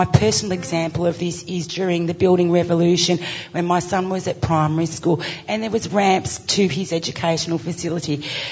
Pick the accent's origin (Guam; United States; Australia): Australia; Warrnambool, Victoria; I'm from Warrnambool